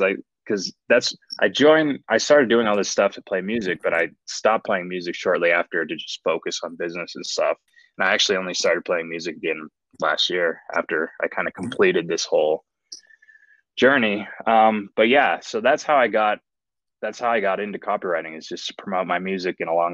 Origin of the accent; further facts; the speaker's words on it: Utah, United States; I grew up in Utah, which is famous for its like big Mormon population. Mm-hmm. And I grew up Mormon.